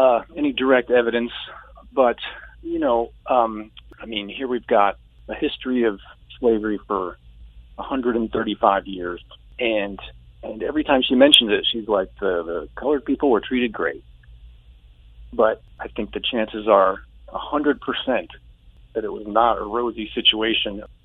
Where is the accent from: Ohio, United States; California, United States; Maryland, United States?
Maryland, United States; And I was raised in Maryland, which is thought of as a border state, but really slavery was legal there.